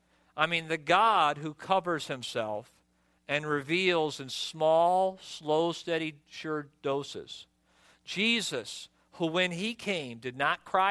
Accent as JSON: {"language": "English", "region": "Michigan", "country": "United States", "said": "I'm from Michigan, we call it pop"}